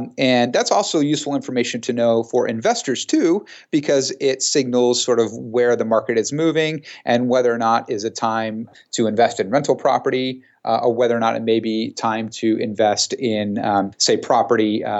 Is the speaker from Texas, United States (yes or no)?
no; San Jose, California, United States; I had a chance to come back to my hometown of San Jose